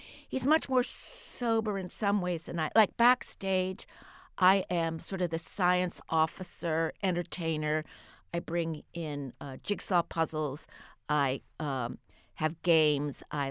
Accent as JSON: {"language": "English", "region": "Maine", "country": "United States", "tie": "born there", "said": "I was born in Maine. I got that a strong Yankee streak in me."}